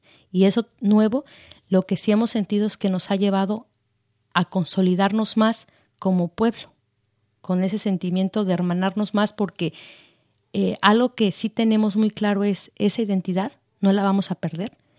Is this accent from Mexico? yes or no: yes; Mexico; tenemos derecho a ser mexicanos, tenemos derecho a la vida como mexicanos